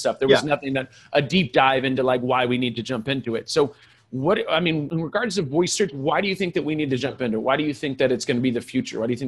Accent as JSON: {"language": "English", "region": "California", "country": "United States", "tie": "born or raised there", "said": "I enjoy hugs, but I was raised by hippies in California."}